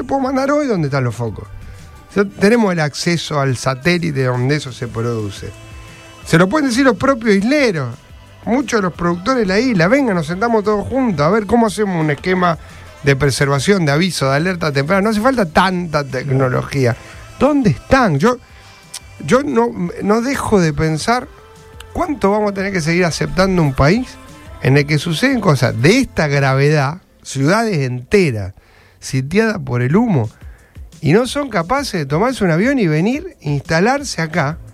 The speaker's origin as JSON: {"language": "Spanish", "town": "Rosario", "region": "Santa Fe", "country": "Argentina", "said": "Soy de Rosario"}